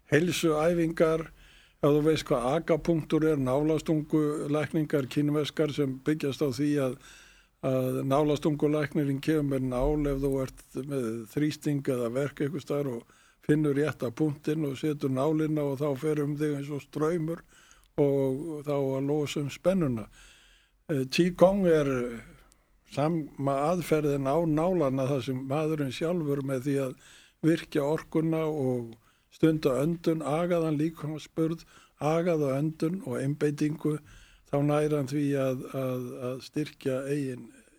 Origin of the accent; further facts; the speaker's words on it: Reykjavík, Capital Region, Iceland; now in Fljótshlíð, Iceland; Og hef alist upp í Reykjavík og verið í Reykjavík en nú hef ég líka flust austur í Fljótshlíð og hef aðsetur þar líka þannig að ég hef alltaf aðra röndina verið sveitamaður líka má segja og var lengi í sveit í Skagafirðinum